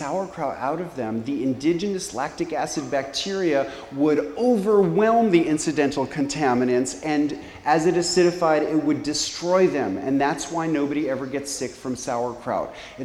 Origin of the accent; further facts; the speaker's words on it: New York City, New York, United States; Like growing up in New York City, what people in the rest of the country call kosher dills, what we in New York City call sour pickles